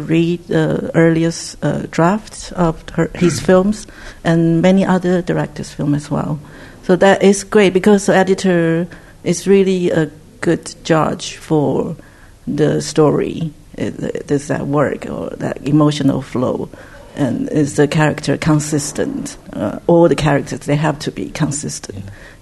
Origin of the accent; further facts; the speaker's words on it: Taiwan; So I'm from Taiwan, he's from Singapore.